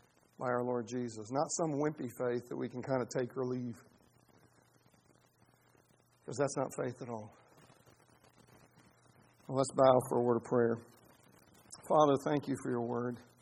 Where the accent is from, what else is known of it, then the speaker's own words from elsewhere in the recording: Chicago, Illinois, United States; I'm like, I'm from Chicago.